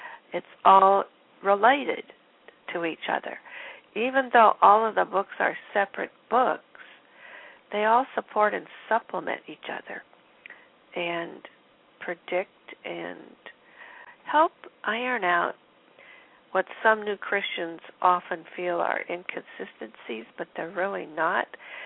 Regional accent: England, United Kingdom; It just happens that I'm English and I speak English, and I'm one who's sharing with you.

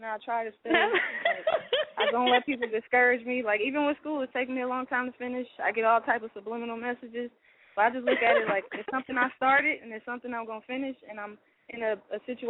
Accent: California, United States; Well, I'm from the Bay, so I really want to work with, like

